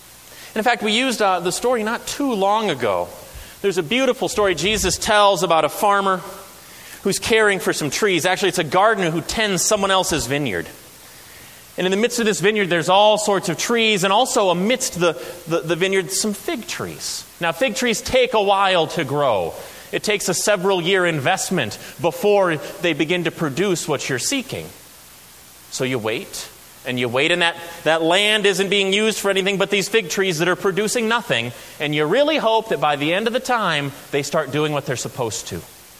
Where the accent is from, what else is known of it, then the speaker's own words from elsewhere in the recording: South Dakota, United States; I did a little growing up in South Dakota. My family has roots there. I would say it's where my people are from.